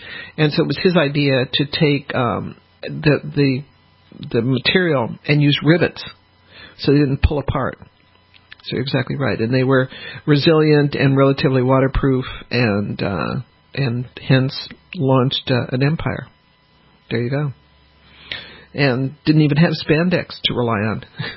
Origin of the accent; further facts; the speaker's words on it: Colorado, United States; I grew up in Colorado, and so long before jeans were really fashionable